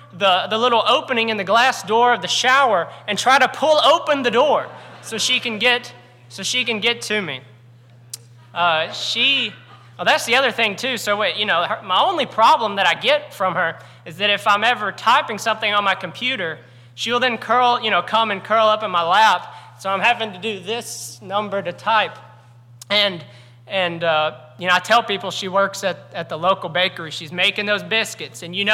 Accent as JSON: {"language": "English", "town": "Florence", "region": "Alabama", "country": "United States", "said": "I'm from Florence, Alabama. If you don't know where that is, if you know where Muscle Shoals is, it's kind of close."}